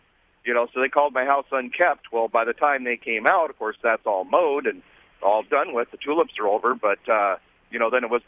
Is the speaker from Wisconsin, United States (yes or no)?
yes; Appleton, Wisconsin, United States; Hi, I'm from Appleton.